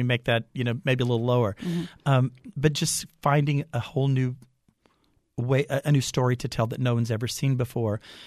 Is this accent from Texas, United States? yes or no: yes; Luling, Texas, United States; You know, I was from Luling, Texas. I never saw an opera till I was in one.